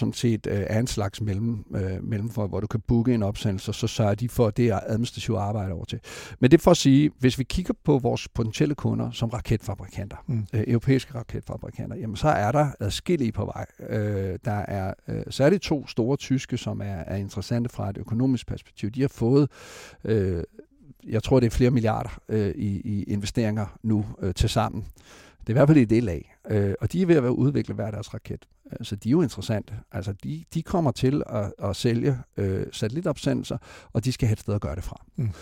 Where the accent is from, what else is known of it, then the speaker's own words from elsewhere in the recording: Esbjerg, Region of Southern Denmark, Denmark; Jeg har selv født og opvokset i Esbjerg.